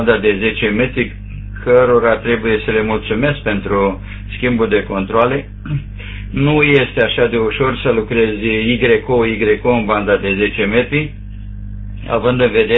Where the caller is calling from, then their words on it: Iași, Iași County, Romania; Cam astea sunt informațiile de la Iași de aici.